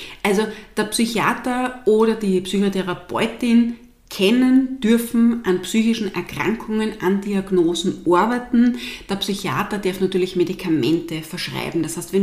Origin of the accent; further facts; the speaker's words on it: Austria; Das Wort per se Coach ist aber bei uns in Österreich keine geschützte Berufsbezeichnung.